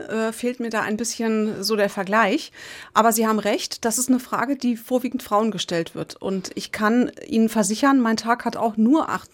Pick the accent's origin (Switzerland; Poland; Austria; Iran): Iran; now in Germany; Meine Mutter war zwar Deutsche, aber mein Vater war Iraner. Und aufgewachsen bin ich im Iran.